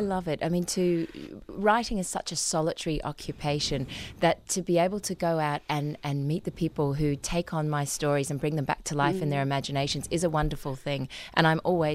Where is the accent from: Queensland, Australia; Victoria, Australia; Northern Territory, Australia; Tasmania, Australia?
Queensland, Australia; Tamborine Mountain; also born or lived in South Australia / New South Wales; I was born in South Australia in Berry, where the orange juice comes from, and then we moved through rural New South Wales until we landed finally on Tambourine Mountain, which is a small community up in the mountains of southeast Queensland